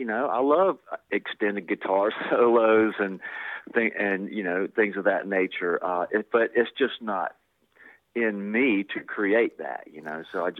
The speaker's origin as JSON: {"language": "English", "town": "Fayetteville", "country": "United States", "tie": "born or raised there", "said": "I think it's because I grew up in Fayetteville"}